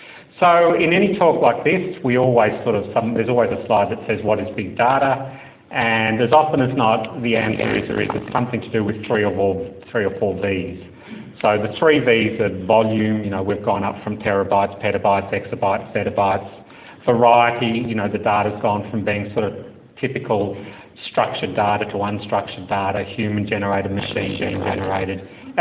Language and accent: English; Australia; I'm an Australian who works for a company based in Austin, Texas.